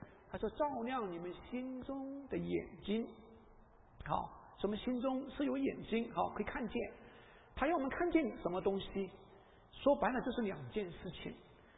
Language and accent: Chinese; China; 我们中国人很讲关系，好，关系好就搞定了，是不是这个意思啊？